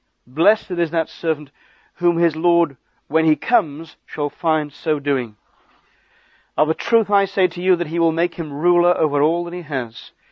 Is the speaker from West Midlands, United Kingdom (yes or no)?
yes; Stoke-on-Trent, West Midlands, United Kingdom; I was raised in Stoke-on-Trent, Smoke-on-Stench, they used to call it, where all the mugs come from.